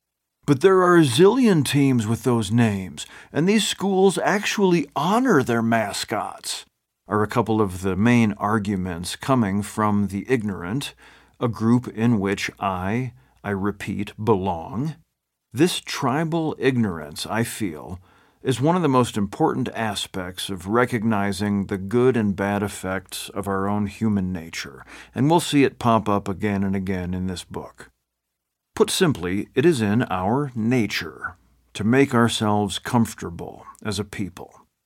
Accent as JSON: {"language": "English", "town": "Minooka", "region": "Illinois", "country": "United States", "tie": "born or raised there", "said": "My hometown of Minooka, Illinois, counted 11,000 souls, give or take, in the last census, including about 92% white people and between 2 and 3% black people"}